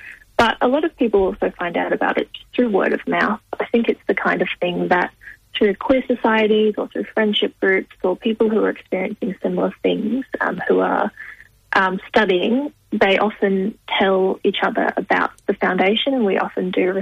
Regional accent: Adelaide, South Australia, Australia; I'm actually from Adelaide and I received a scholarship to study law and arts in Adelaide.

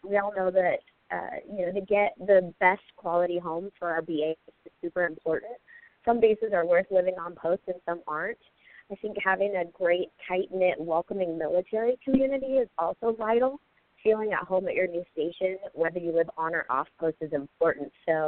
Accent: Pacific Northwest, United States; I'm a little biased because I am from the Pacific Northwest, so the obvious, it was in proximity to my family.

